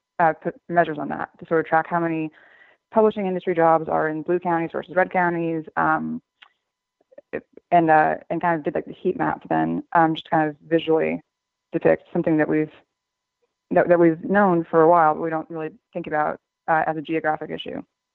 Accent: San Antonio, Texas, United States; now in Austin, United States; So I'm a journalist based in Texas, based in Austin, Texas. I'm from San Antonio, Texas.

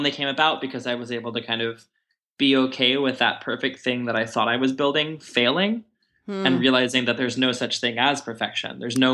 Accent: Texas, United States; And people here are a lot more flaky and a lot more casual, I guess, than I'm used to from Texas.

